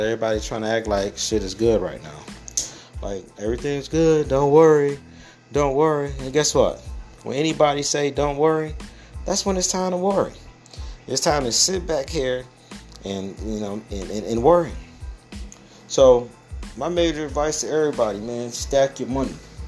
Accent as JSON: {"language": "English", "town": "Detroit", "region": "Michigan", "country": "United States", "said": "I mean, you know, I'm from Detroit, Michigan."}